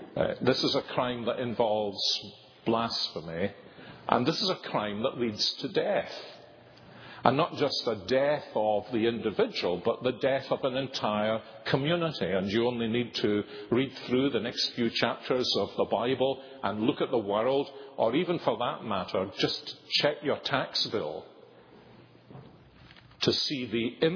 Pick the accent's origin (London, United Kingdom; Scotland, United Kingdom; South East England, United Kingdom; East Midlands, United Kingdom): Scotland, United Kingdom; as a Scotsman